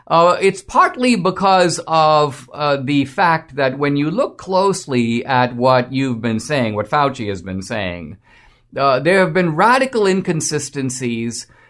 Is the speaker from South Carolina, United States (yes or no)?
yes; South Carolina, United States; Hey, Manchin, you know, I grew up in South Carolina.